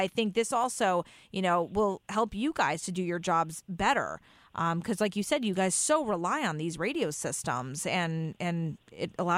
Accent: Fairfield, United States; I grew up in Fairfield, so I'm a little biased, but I always felt very safe.

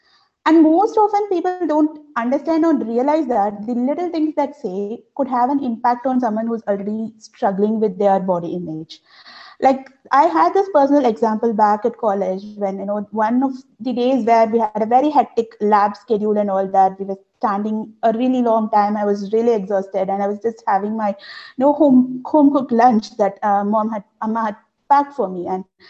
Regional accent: India; It was just a part of my food choices as an Indian, you know.

